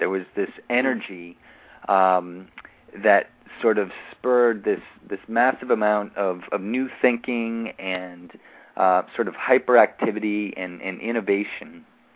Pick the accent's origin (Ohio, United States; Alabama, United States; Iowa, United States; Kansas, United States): Iowa, United States; Iowa City; now in New York City, United States; Yeah, I grew up in Iowa and actually lived most of my life in Iowa City, right in the Midwest, and ended up moving out to the East Coast where I went to college and haven't left since, in New York City now.